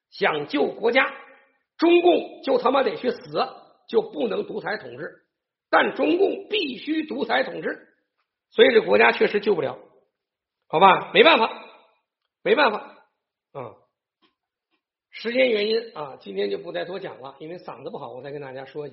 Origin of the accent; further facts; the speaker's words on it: Taiwan; 我是台湾人，我也可以随时在台湾注册一个党